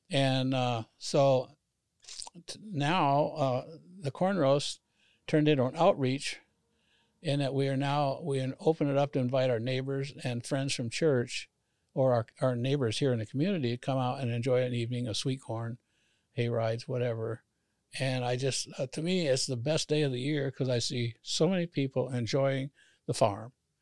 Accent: Midwest, United States; now in Vermont, United States; I came from the Midwest, and I saw what dairying is like here, at least in Vermont, New England.

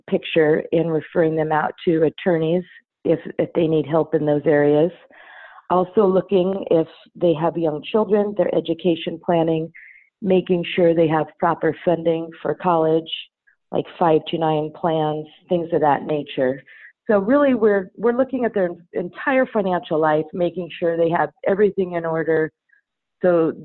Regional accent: Oregon, United States; So I grew up in Eastern Oregon, outside a small town on a cattle ranch. I grew up and graduated from Heppner High School.

